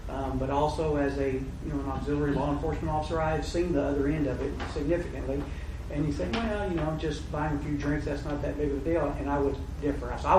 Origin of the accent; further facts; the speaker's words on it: Arkansas, United States; I grew up in Pulaski County. I don't want what Pulaski County has to offer.